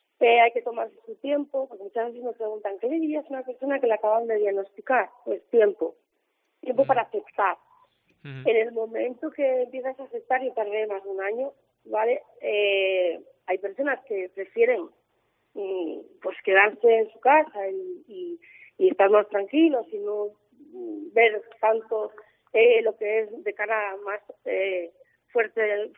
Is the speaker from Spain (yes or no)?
yes; Asturias, Spain; moved away; yo soy asturiana, pero mi madre es de aquí, yo me vine hace 15 años a vivir aquí.